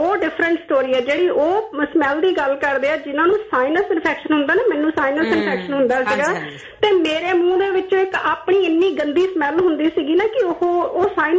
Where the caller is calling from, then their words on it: Canada; ਮੈਨੂੰ ਬਹੁਤ ਖੁਸ਼ੀ ਹੁੰਦੀ ਕਿ ਮੈਂ ਕੈਨੇਡਾ ਤੋਂ ਬੈਠ ਕੇ ਵੀ ਅਮਰੀਕਾ ਫੋਨ ਕਰਕੇ